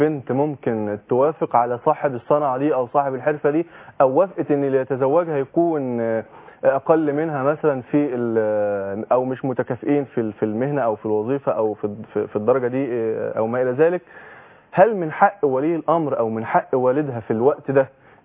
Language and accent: Arabic; Egypt; لو خريج مثلا دبلوم زي ما عندنا في مصر مثلا